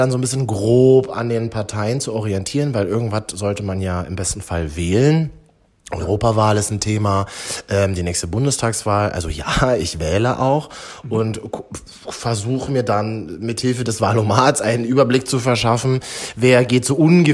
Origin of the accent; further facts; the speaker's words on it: Berlin, Germany; born there; Ich bin alles genau in Berlin-Neukölln geboren, arbeite manchmal in Halle, manchmal in Leipzig und bin am allerliebsten hier in Berlin